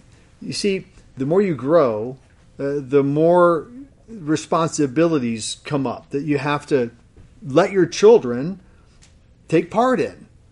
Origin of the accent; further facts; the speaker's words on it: New York, United States; You know, as many of you knew, I grew up in Western New York. Now, I have been places before. When you say you're from New York, people automatically think New York City.